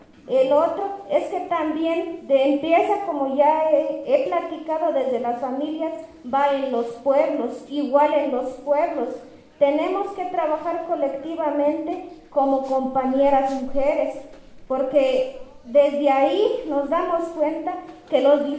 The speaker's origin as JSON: {"language": "Spanish", "town": "La Realidad", "region": "Chiapas", "country": "Mexico", "said": "vengo del Caracol 1, La Realidad."}